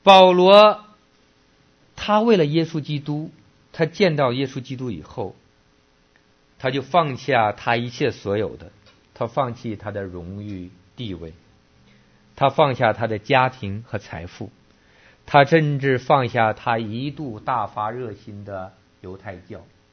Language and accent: Chinese; China; 我们在国内的这个长大的人